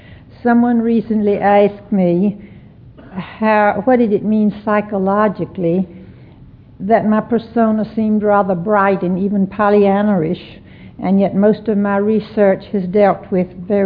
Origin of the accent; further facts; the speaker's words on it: the South, United States; accent: Southern; if you have difficulty either hearing me or understanding my Southern accent, please let me know.